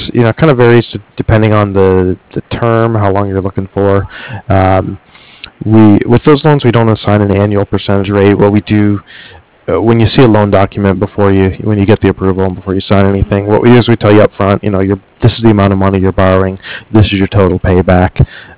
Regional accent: Ohio, United States; I grew up back in Ohio, actually, but we had a really good local florist there

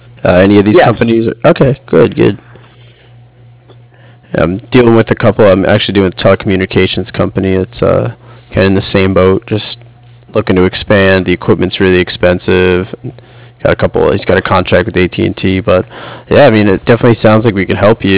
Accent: West Orange, New Jersey, United States; now in San Diego, United States; I grew up in West Orange, so not pretty familiar with the area.

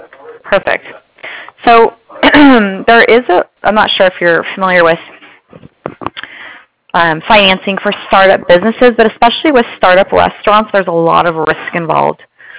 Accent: California, United States; California.

